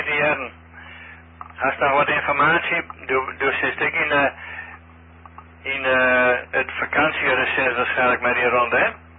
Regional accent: Drachten, Friesland, Netherlands; En ik kom uit Drachten.

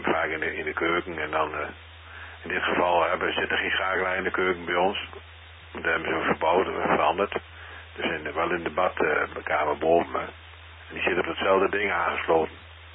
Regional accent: Zwolle, Overijssel, Netherlands; Ik kom natuurlijk uit Zwolle.

